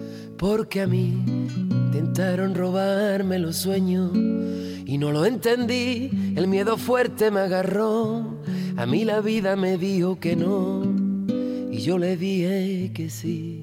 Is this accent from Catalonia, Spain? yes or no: no; Rota, Andalusia, Spain; para un niño de pueblo, de un pueblo de Cádiz que soy, de Rota